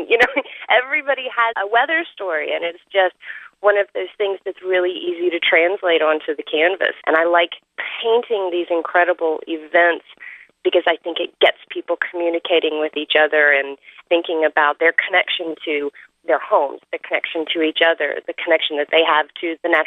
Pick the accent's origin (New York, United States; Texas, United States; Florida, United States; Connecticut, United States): Texas, United States; Houston; also born or lived in Galveston; And growing up in Houston and Galveston, I remember back in 1983 when Hurricane Alicia roared up I-45 towards us